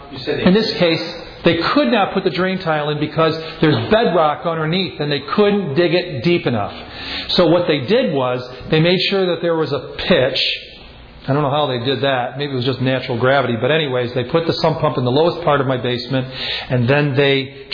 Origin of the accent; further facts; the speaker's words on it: Buffalo, New York, United States; not only because I grew up in Buffalo and they had new construction in the 60s